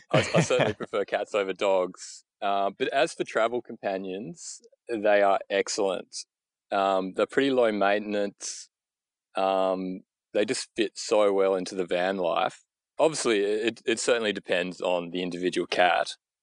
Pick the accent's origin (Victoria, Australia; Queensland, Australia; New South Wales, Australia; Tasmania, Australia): Tasmania, Australia; Hobart; So I grew up in Hobart, went to uni, got a degree